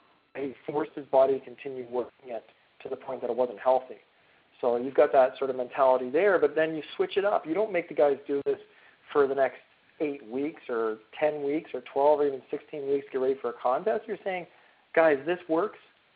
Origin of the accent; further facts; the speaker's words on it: Canada; I'm a Canadian-Irish kid myself